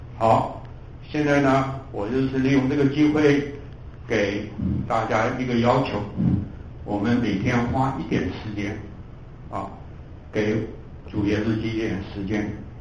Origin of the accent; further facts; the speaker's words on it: China; 就跟我们中国人想的皇帝严啊这个呀啊舜禹啊，这些都是算我们的老祖宗啊。